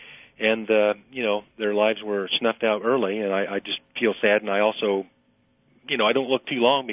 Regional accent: Kansas, United States; I remember 40, 45 years ago as a child growing up in South Central Kansas on Highway 81 and 56 and 54

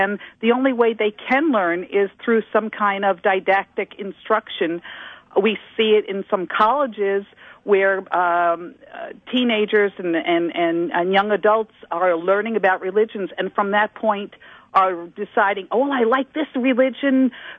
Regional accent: East Coast, United States; now in High Ridge, United States; I grew up back on the East Coast in an urban area

